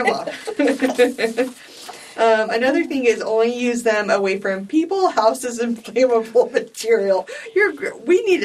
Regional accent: United States; Which is funny because my hometown was half in Iowa, half in Missouri.

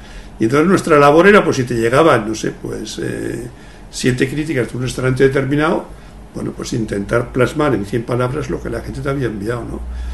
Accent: Barcelona, Catalonia, Spain; Yo soy de Barcelona, pensé en Barcelona.

